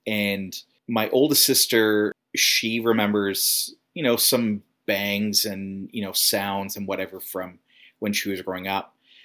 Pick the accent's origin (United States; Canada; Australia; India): Canada; Victoria, British Columbia; I'm from Victoria, still live in Victoria. I'm excited to tell the story again and in more detail of the house that I grew up in Vic West.